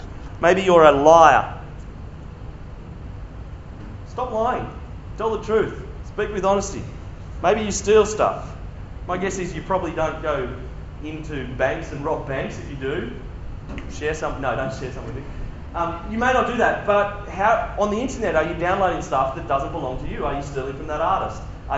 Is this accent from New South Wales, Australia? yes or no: no; Queensland, Australia; As an Australian, that's a hard thing. As a North Queenslander, my guess is that's a hard thing.